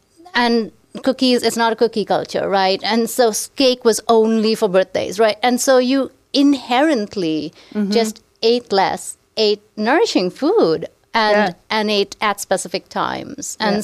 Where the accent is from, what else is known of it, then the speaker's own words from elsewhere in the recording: Mumbai, Maharashtra, India; I mean, I grew up in Mumbai and we didn't snack.